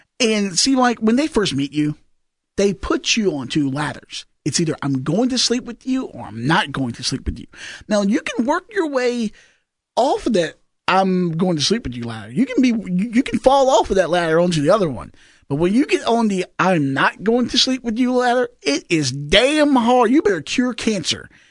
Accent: the South, United States; I'm from the South, Mike. Obviously, tobacco country. I've pulled tobacco. I grew up around it and stuff like that.

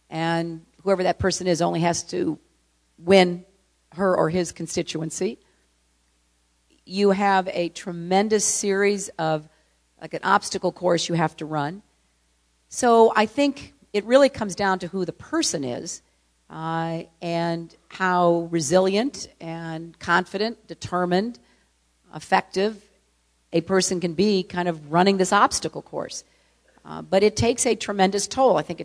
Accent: New York, United States; And speaking as a New Yorker, speaking as someone who represents, you know, our great immigrant tradition, it would cause havoc in my city

